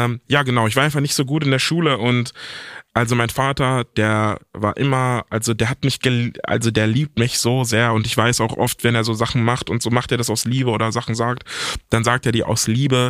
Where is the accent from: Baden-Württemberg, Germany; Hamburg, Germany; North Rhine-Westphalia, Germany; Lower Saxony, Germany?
North Rhine-Westphalia, Germany; Velbert; Wir sind beide aus Velbert, Velberter Jungs.